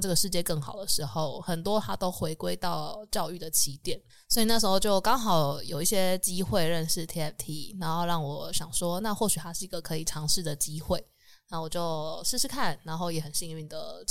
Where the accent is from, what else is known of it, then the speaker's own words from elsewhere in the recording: New Taipei, Taiwan; 就我是一个土生土长的新北市民，对，就从小到大都在大台北地区生活，